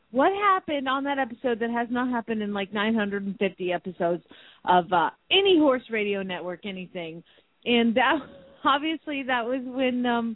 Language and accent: English; Phoenix, Arizona, United States; from Phoenix, Arizona